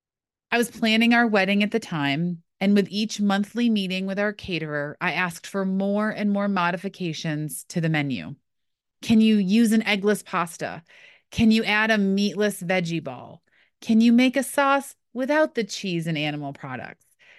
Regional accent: New York, United States; Growing up in Western New York, buffalo wings and blue cheese were a thing for me.

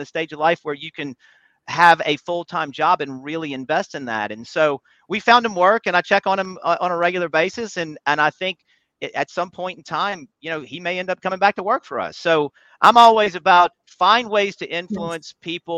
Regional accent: Baton Rouge, Louisiana, United States; this company kind of growing up in Baton Rouge, it's that river mentality, right?

